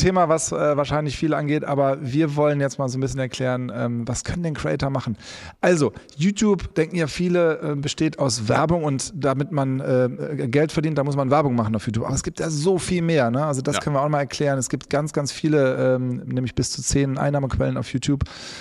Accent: Cologne, North Rhine-Westphalia, Germany; Heute melden wir uns aus Köln, aus Gölle. Das ist meine alte Heimat übrigens.

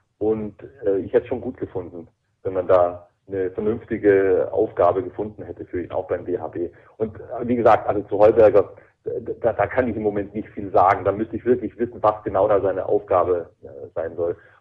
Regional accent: Ehingen, Baden-Württemberg, Germany; das Schwäbische spielt da natürlich ganz doll rein. Ich komme aus Ehingen, das ist eine Stunde Autofahrt von Balingen entfernt.

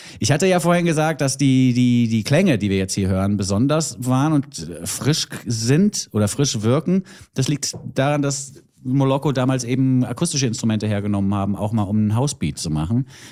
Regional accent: Bavaria, Germany; Für mich als Bayer ist es schwierig.

